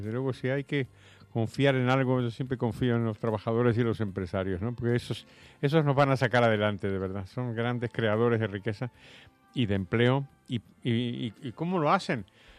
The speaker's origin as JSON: {"language": "Spanish", "country": "Argentina", "said": "a mí, como argentino, te imaginarás que este es un asunto que me resulta muy, muy sensible. Yo he tenido la oportunidad de vivir una hiperinflación a principios de los años 70. Tú no habías nacido, pero yo sí, y estaba viviendo en Buenos Aires"}